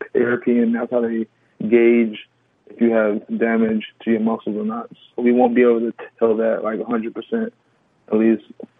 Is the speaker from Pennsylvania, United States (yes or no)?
no; Chicago, Illinois, United States; I'm from Chicago originally.